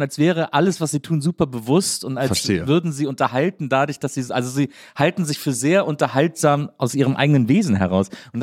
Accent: Bonn, North Rhine-Westphalia, Germany; born there; Ich bin in Bonn zur Welt gekommen. Ja, gut, guck. In Bonn-Duisdorf am Venusberg.

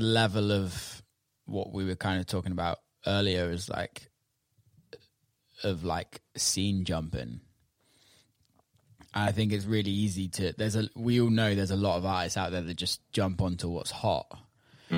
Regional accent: United Kingdom; I had an amazing career in America, but then couldn't even get a show in my hometown in the UK.

